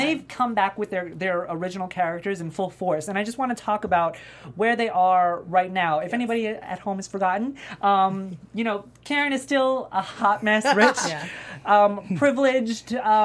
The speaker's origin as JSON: {"language": "English", "region": "Montana", "country": "United States", "said": "I'm from Montana."}